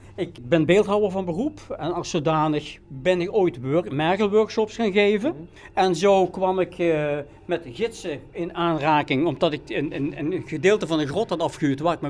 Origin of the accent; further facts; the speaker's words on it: Klimmen, Limburg, Netherlands; born there; En ik kom zelf van Klimmen, ik woon hier 3 kilometer vandaan, althans daar ben ik geboren.